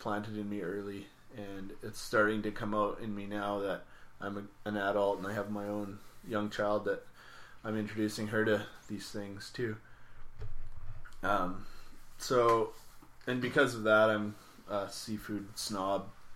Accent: British Columbia, Canada; I was born and raised in the Comox Valley.

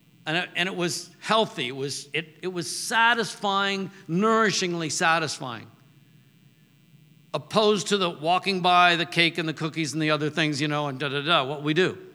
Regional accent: United States; Like right here, here's my card. I'm an American, and I can have a lot of opinions and, you know, unverified whatever.

